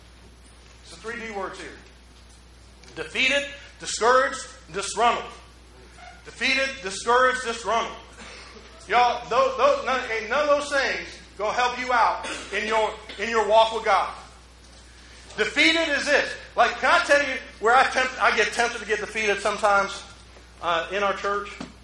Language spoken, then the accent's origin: English; Detroit, Michigan, United States; I had never plowed. I'm from Detroit.